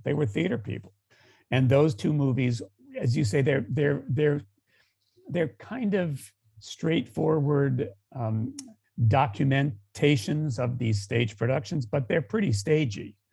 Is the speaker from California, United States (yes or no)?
no; New York, United States; I grew up in New York at a time where my first Oklahoma was at City Center